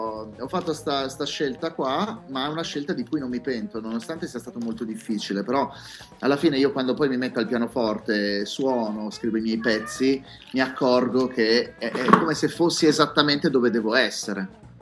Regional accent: Piedmont, Italy; perché da piemontese non mi voglio sbilanciare troppo

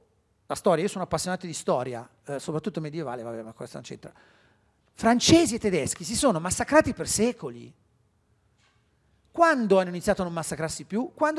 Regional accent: Lombardy, Italy; Io sono brianzolo, i danni contano.

